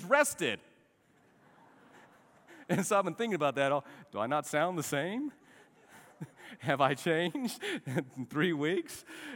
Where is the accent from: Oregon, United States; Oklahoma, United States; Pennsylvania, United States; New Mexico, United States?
New Mexico, United States; I don't know if it's this boy that was born and raised in New Mexico and now lives in Texas